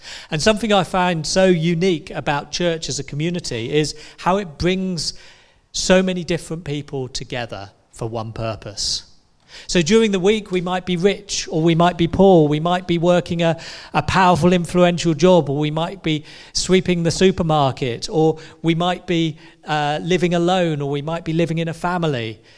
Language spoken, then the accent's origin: English; United Kingdom; Now, since we're very British, aren't we? And we're not so much like our American brothers and sisters.